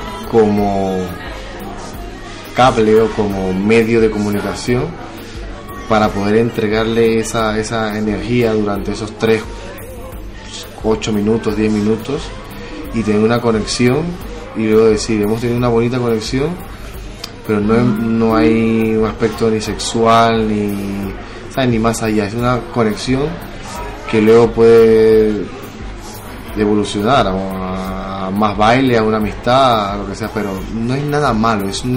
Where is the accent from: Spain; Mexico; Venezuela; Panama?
Panama; Vengo de Panamá, me ha costado mucho llegar hasta aquí